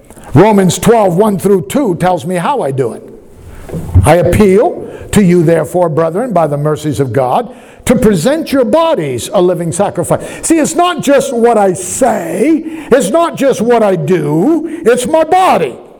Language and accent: English; Colombia; I grew up in Colombia